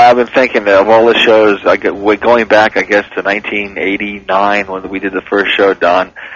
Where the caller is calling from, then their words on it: Charlotte, North Carolina, United States; Yeah, I'm calling you from the East Coast, from Charlotte, North Carolina. I wish I could get your show.